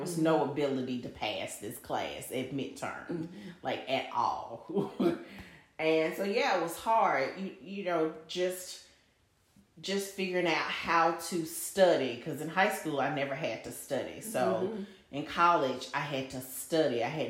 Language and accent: English; Jackson, Mississippi, United States; I grew up at Jackson State.